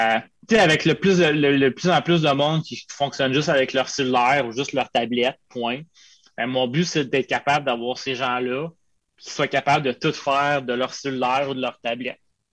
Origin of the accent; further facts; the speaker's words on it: Quebec, Canada; Moi, je suis un Québécois comme vous